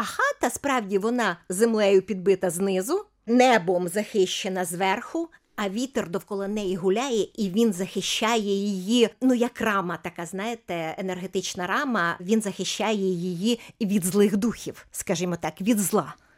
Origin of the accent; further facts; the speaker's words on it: Kyiv Oblast, Ukraine; от в моєму регіоні я з Черкаської області, виросла я в Київській області